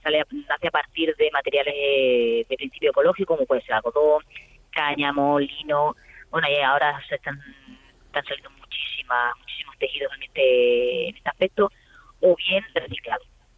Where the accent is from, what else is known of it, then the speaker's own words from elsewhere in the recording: Moraleja, Extremadura, Spain; he montado un taller de confección en mi pueblo, Moraleja.